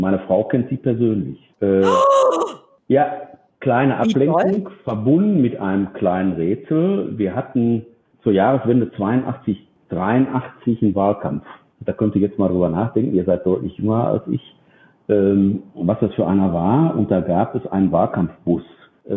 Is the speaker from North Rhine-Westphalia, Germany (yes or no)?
yes; Dortmund, North Rhine-Westphalia, Germany